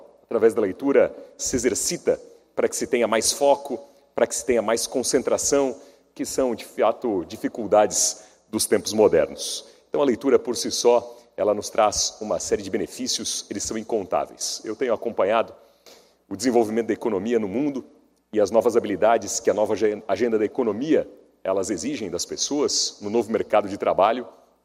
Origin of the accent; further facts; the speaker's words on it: Blumenau, Santa Catarina, Brazil; Em Blumenau, de onde venho, não há, literalmente não há, nenhuma livraria